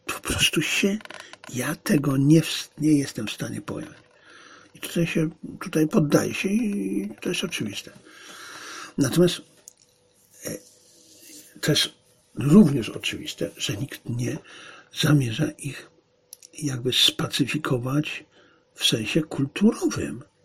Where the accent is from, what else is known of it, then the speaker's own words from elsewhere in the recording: Silesian Voivodeship, Poland; born there; bo ja się urodziłem przecież w niemieckim, niedawno niemieckim mieście